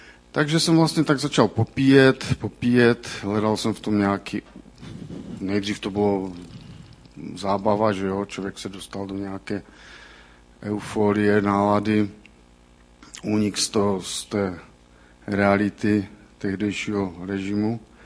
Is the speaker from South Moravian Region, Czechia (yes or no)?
no; Třinec, Moravian-Silesian Region, Czechia; pocházím z Třince, je mi už dost let, konkrétně 51.